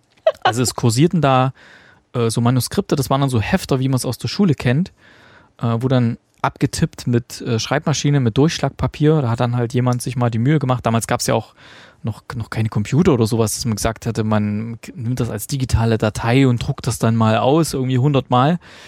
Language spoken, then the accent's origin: German; Germany; Und ich bin ja in der DDR groß geworden.